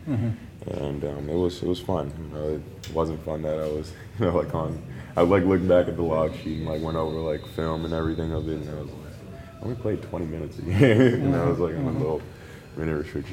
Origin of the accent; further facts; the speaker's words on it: New York, United States; You know, growing up in New York, it's a big city. You step outside and there's always something to do here.